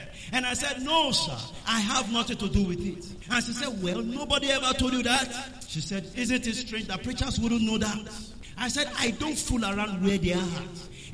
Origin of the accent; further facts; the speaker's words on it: Kentucky, United States; born there; And I was born in Kentucky.